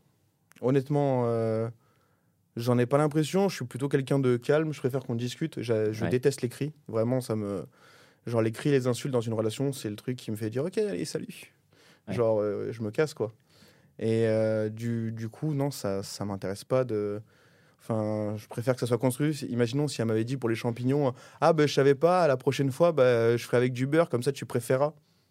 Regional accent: Provence-Alpes-Côte d'Azur, France; Alors, je suis originaire de la Provence, donc j'adore l'huile d'olive.

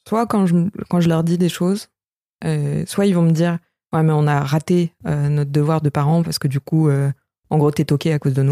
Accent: India; accent: Indian; French is a second language; now in France; j'ai perdu mon accent indien depuis longtemps en français aussi.

